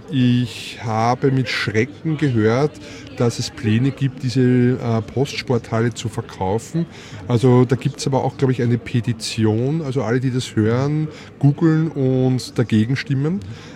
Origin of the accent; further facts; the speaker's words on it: Leobersdorf, Lower Austria, Austria; Das war bei uns in Leoberstorf am Land.